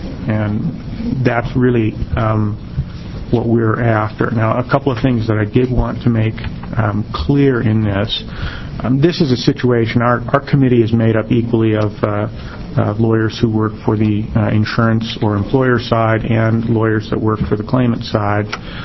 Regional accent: Eugene, Oregon, United States; I'm an attorney from Eugene

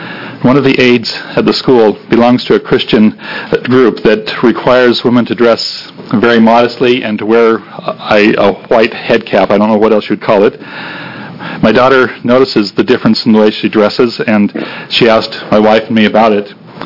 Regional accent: Oregon, United States; also born or lived in Asia / Singapore; I was born and raised in Oregon here, and however, I've had the privilege of living for 18 years in Asia. For a small part of that, I lived in Singapore.

